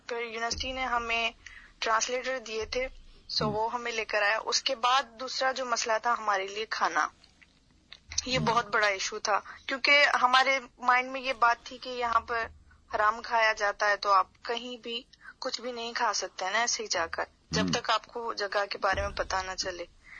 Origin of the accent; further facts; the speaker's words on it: Hyderabad, Sindh, Pakistan; now in China; Basically میں حیدرآباد سے ہوں لیکن اس وقت میں چائنا میں ہوں.